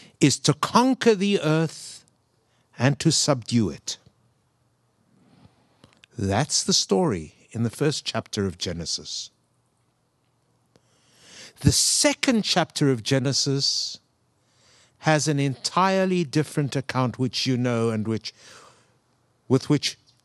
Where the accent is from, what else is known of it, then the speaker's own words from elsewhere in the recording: South Africa; now in United States; the climate in which I grew up in South Africa